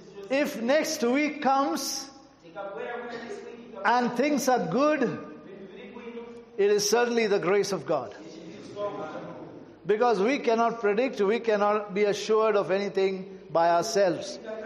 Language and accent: English; India; English is a second language; I come from India, and India is a land where there is full of all kind of rituals